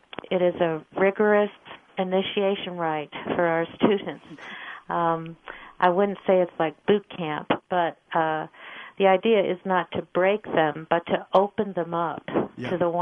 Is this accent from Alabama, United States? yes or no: no; Chicago, Illinois, United States; For instance, I grew up in Chicago. How I got out west is God's own private mystery.